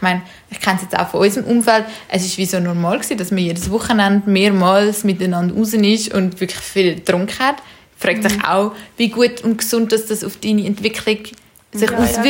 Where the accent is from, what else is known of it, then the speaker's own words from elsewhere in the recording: Zurich, Switzerland; wir sind ja in Zürich aufgewachsen